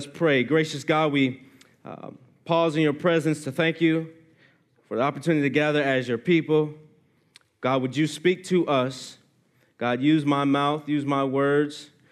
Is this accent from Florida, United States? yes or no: yes; Miami, Florida, United States; now in Clermont, United States; And so me and my wife, we grew up in Miami, Florida, and moved up to Central Florida in 2013.